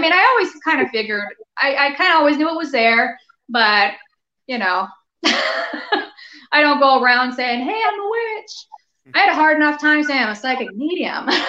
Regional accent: Minneapolis, Minnesota, United States; now in St. Paul, United States; So I'm originally from Minneapolis, now I live in St. Paul.

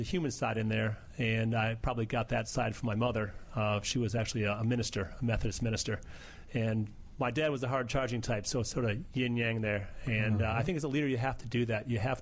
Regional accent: Chicago, Illinois, United States

